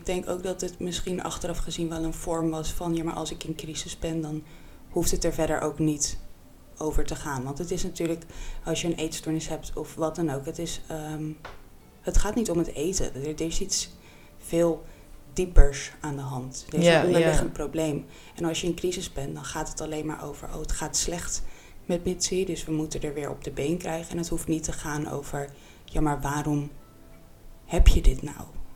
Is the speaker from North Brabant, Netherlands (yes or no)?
no; Alkmaar, North Holland, Netherlands; Ik kom uit Alkmaar en ik ben 22 jaar.